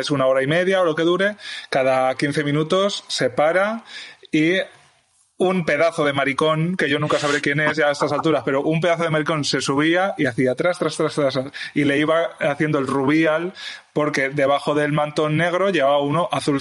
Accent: Alpera, Castilla-La Mancha, Spain; Alpera, Albacete, que es mi pueblo.

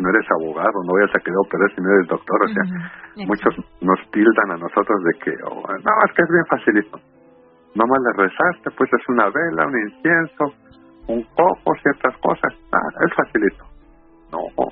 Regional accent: Cuba; now in Mexico; yo soy de Cuba. Uh-huh. Yo llegué aquí a México hace muchos años.

